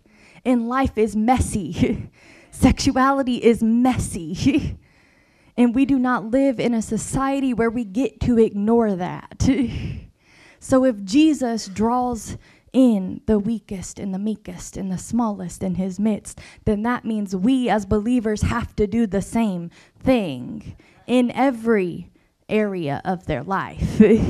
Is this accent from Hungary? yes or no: no; Kentucky, United States; The reality is I grew up in Kentucky, I'm from Kentucky, but I could spend the next 4 hours talking to you all and I will never be from Vanceburg.